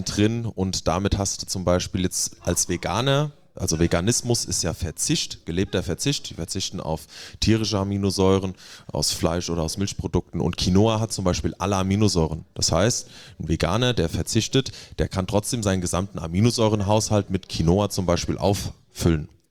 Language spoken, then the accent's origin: German; Hesse, Germany; Wir kommen aus der Wetterau, das müssen wir auch nach außen tragen.